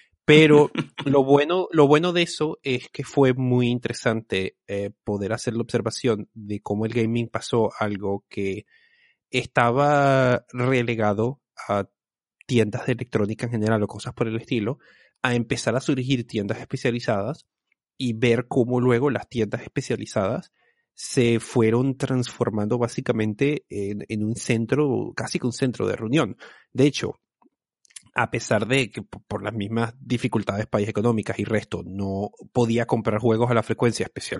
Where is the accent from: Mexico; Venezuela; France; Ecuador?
Venezuela; mis recuerdos de cuando era niño eran cuando estaban en Venezuela y ahí las cosas iban unos años atrás del resto del mundo.